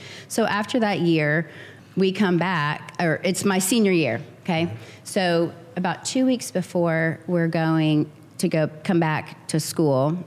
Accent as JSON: {"language": "English", "region": "Indiana", "country": "United States", "tie": "born or raised there", "said": "I did. Yeah. I did. I grew up in Indiana"}